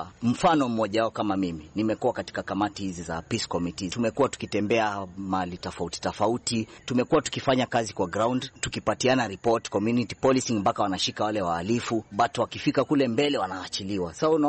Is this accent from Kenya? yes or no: yes; Coast, Kenya; kiongozi wa vijana, natokea pwani ya Kenya.